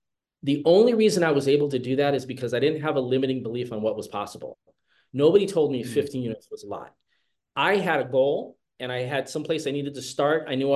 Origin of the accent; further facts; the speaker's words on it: Las Vegas, Nevada, United States; I actually was born and raised in Las Vegas, Nevada. I grew up there.